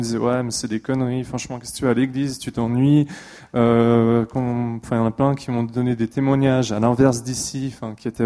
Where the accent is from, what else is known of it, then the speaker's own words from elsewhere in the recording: Switzerland; j'ai 30 ans. Je suis suisse-allemand et français